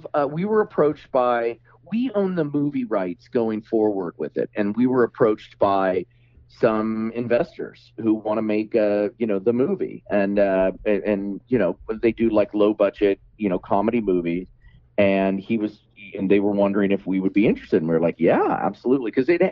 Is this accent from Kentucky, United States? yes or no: no; Kansas, United States; Well, I grew up in Kansas.